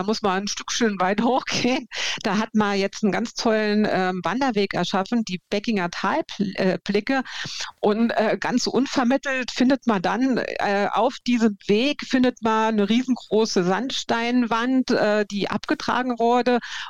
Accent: Saarland, Germany; wie wahnsinnig schön grün ist es bei uns im Saarland.

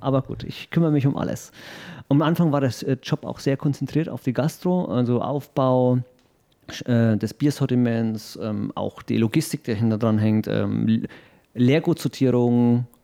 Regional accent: Coburg, Bavaria, Germany; Bin ursprünglich aus Coburg, das ist jetzt von Bayreuth, eine Stunde, 1,15 weg.

